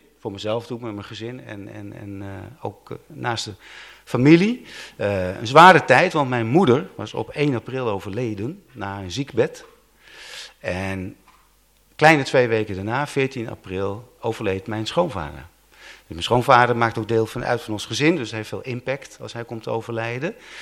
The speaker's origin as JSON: {"language": "Dutch", "town": "Amsterdam", "region": "North Holland", "country": "Netherlands", "tie": "born or raised there", "also_born_or_lived": "Groningen", "said": "oorspronkelijk kom ik uit de gemeente Amsterdam. Ja, heel vroeger Groningen. Ik ben geboren in Groningen. Maar op het 10e jaar naar Amsterdam gegaan. Daar opgegroeid, ook in de kerk, zeg maar."}